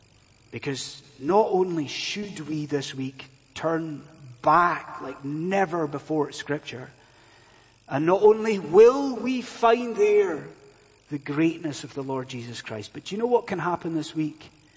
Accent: Inverness, Scotland, United Kingdom; I mentioned my hometown of Inverness and what it used to be like back in the day

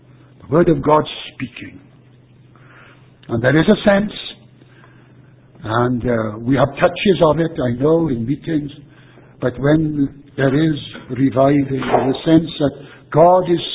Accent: Wales, United Kingdom; not just because I'm a Welshman

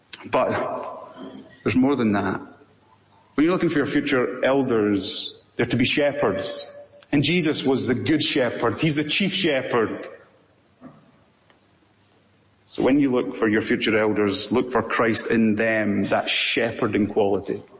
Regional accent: Scotland, United Kingdom; I'm saying this as a Scottish Presbyterian.

